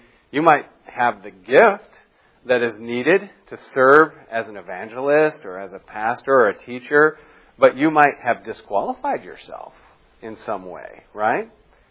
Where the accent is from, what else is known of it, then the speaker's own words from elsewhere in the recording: Japan; also born or lived in Gambia; I grew up in Japan. Then later, my family moved to the Gambia in West Africa